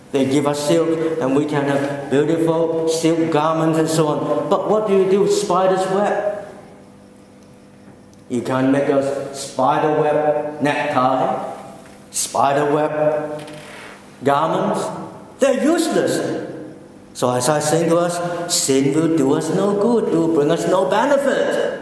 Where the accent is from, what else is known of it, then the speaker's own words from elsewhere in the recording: Australia; I live in this country. I'm Australian. I share the guilt of my people.